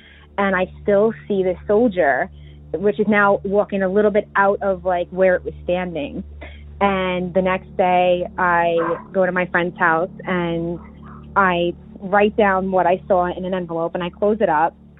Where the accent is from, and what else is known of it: New York, United States